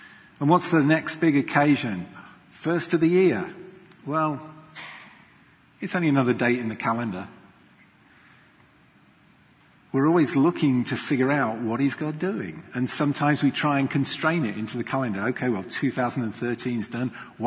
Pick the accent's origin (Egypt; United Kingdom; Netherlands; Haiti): United Kingdom; England; Now, I come from England. England is a land of sheep.